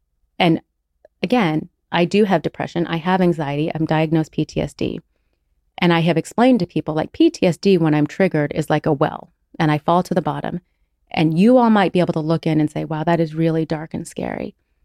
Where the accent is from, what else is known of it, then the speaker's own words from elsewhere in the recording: Monterey, California, United States; born there; I was born on January 6th, 1980, in Monterey, California.